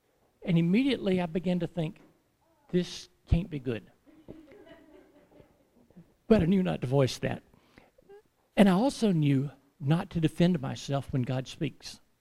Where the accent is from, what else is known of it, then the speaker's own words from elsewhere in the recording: Georgia, United States; I am from Georgia, if y'all couldn't tell.